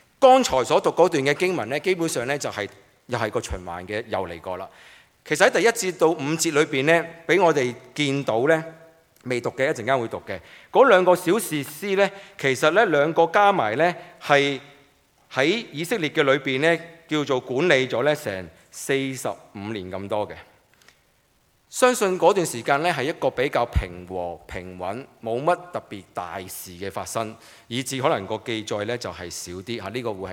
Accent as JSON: {"language": "Cantonese", "country": "China", "said": "我哋中國人廚房有乜嘢啊？灶君係咪啊？"}